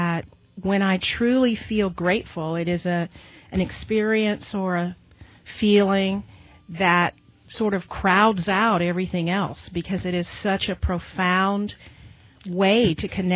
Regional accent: the South, United States; I grew up in the South. I was lucky enough to have parents who were not racially prejudiced, but I lived in a culture where that was rampant.

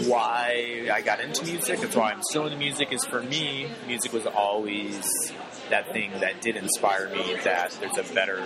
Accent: Cedar Rapids, Iowa, United States; So, I'm originally from Iowa, Cedar Rapids, Iowa. You know, it's a city, not too big, about 150,000. Spent most of my life, actually all of my life there.

